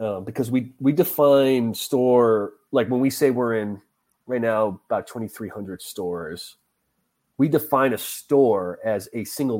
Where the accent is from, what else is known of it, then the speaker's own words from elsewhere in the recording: New England, United States; I'm from New England, so Maine, you know, we love those markets